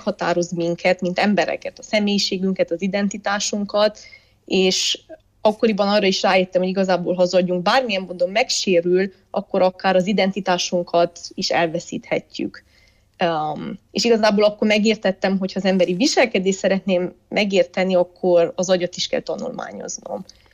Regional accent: Brașov, Brașov County, Romania; moved away as an adult; also born or lived in Bucharest; now in Germany; Én brassói származású vagyok, tehát az életem első 18 évét ott töltöttem, és ott is jártam iskolába.

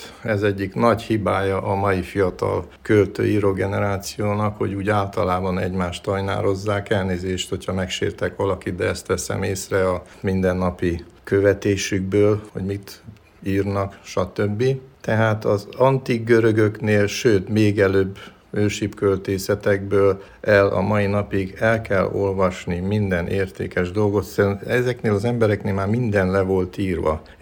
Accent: Târgu Mureș, Mureș County, Romania; also born or lived in Aiud; nagyanyeden születtem, nagyon korán elkerültem onnan. Marosvásárhelyi vagyok, gyakorlatilag orvos, és írogatok verseket.

